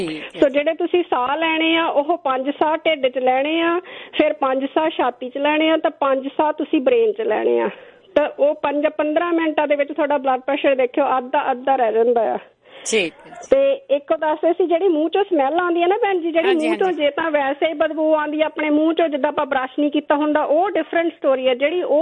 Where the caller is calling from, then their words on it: Canada; ਮੈਨੂੰ ਬਹੁਤ ਖੁਸ਼ੀ ਹੁੰਦੀ ਕਿ ਮੈਂ ਕੈਨੇਡਾ ਤੋਂ ਬੈਠ ਕੇ ਵੀ ਅਮਰੀਕਾ ਫੋਨ ਕਰਕੇ।